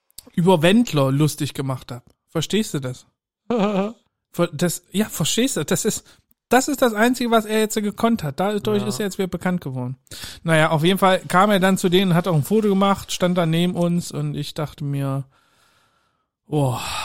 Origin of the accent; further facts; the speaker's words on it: East Germany, Germany; born there; Für jemanden, der gebürtig aus dem Osten kommt und da auch eine gewisse Verbindung hin hat.